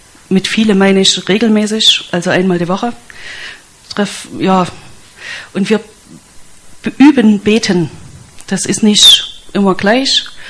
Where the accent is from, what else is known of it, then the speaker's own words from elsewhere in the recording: Zwickau, Saxony, Germany; Ich bin aus Zwickau